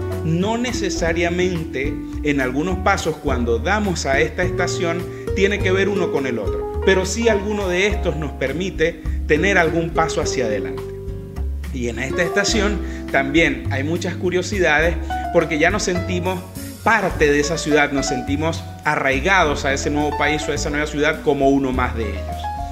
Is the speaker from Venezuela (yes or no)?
yes; Venezuela; moved away; La migración, al menos para mí, que soy de Venezuela, ha sido en los últimos años un tema de mucha controversia, porque hemos salido muchísimos por diversas razones